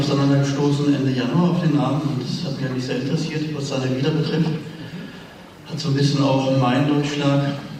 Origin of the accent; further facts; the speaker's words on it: Kassel, Hesse, Germany; Aus Kassel.